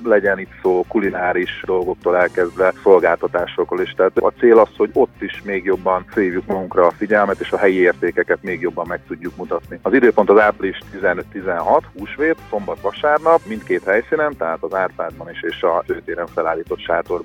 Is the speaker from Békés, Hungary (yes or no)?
yes; Szarvas, Békés, Hungary; de mi szarvasiként azt gondoljuk, hogy nekünk ez nagyon szép